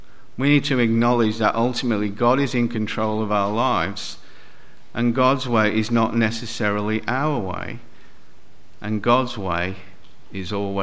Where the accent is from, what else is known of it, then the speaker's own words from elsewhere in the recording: Northern Ireland, United Kingdom; also born or lived in England; now in Australia; I was born in Ireland, grew up in England, emigrated to Australia. I was a Roman Catholic, now I'm a Presbyterian minister.